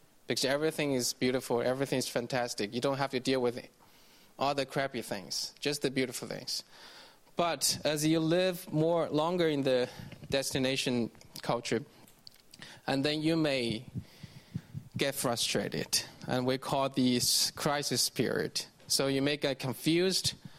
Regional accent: China; English is a second language; moved away; I can relate to this very much because in China we have things that happen really, really fast. My hometown, when I left, there was no metro system whatsoever. Now we have 8 lines of metro system. And as a native, I don't know how to take metro in my hometown.

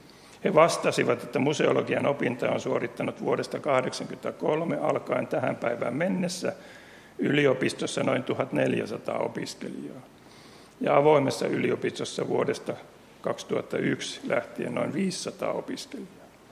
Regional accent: Lund, Skåne, Sweden; olin enännyt lapsuuteni Etelä-Ruotsissa Lundissa.

